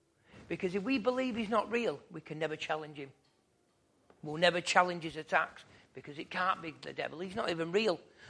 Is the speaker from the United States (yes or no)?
no; Oldham, North West England, United Kingdom; Born and bred in Oldham, and I don't recognise it at the moment.